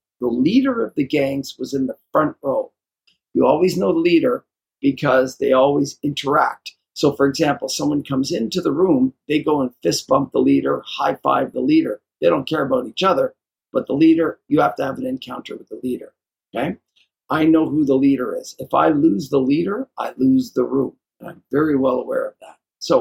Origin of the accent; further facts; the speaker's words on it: Toronto, Ontario, Canada; I grew up in Toronto, Canada.